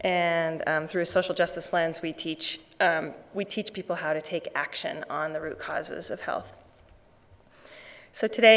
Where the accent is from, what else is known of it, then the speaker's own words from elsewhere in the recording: Seattle, Washington, United States; I'm from Seattle, Washington